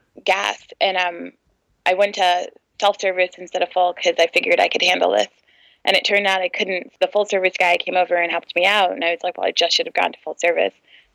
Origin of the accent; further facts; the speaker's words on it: New York, United States; I'm a New Yorker, so I'm a terrible driver.